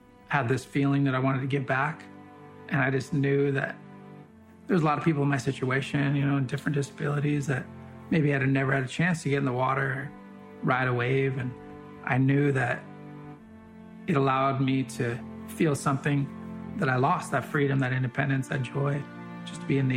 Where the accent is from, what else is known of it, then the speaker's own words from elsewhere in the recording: Pacific Palisades, California, United States; I grew up in Pacific Palisades near Malibu, and I used to go to the beach all the time when I was a kid